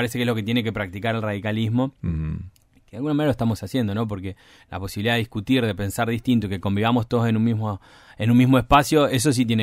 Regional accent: Tierra del Fuego, Argentina; la gente se da cuenta que somos fueguinos, que vivimos acá

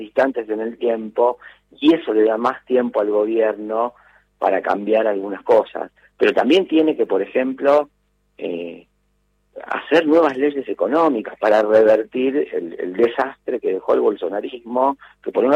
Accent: Argentina; ya viéndolo como argentino

